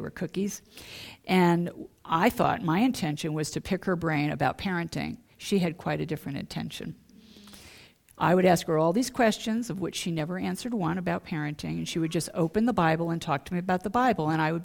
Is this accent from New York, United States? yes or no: yes; New York, United States; You know, I'm from New York, I didn't trust anybody.